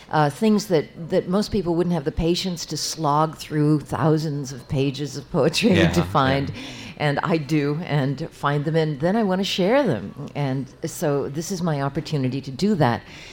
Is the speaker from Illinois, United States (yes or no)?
no; Pittsburgh, Pennsylvania, United States; Mostly I depended on people giving me books as a kid. Uh-huh. But we lived in various areas around Pittsburgh.